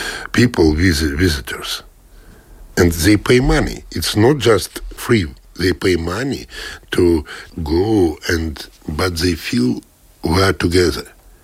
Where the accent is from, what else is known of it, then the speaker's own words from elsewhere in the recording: Russia; born there; English is a second language; Also in Ukraine, and I was born in Russia